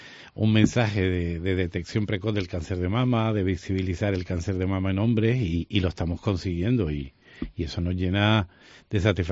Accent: Sequillo, Canary Islands, Spain; Voy a ver si va al Sequillo, que es mi pueblo.

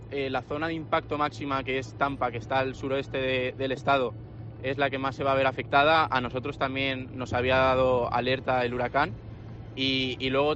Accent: Spain; Somos 8 estudiantes españoles y todos coincidimos en lo mismo

